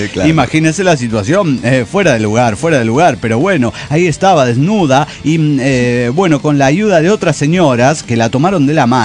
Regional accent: Querétaro, Mexico; de Querétaro, México.

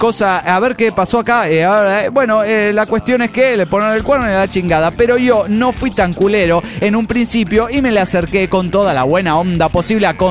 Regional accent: Santa Rosa, La Pampa, Argentina; de Santa Rosa, Argentina.

